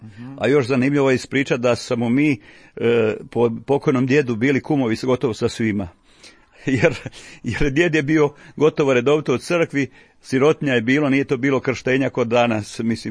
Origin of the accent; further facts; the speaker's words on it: Batrina, Brod-Posavina County, Croatia; born there; Rođen sam u Novoj Kapeli, u Batini sam u stvari rođen, prva kuća je u Batini, jako je 300 metara od Novokapelaške crkve.